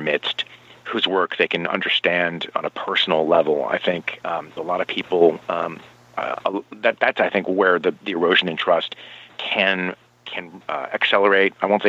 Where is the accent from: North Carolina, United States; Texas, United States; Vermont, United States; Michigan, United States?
Vermont, United States; also born or lived in Paris, France; I grew up half in Vermont and half in Paris, France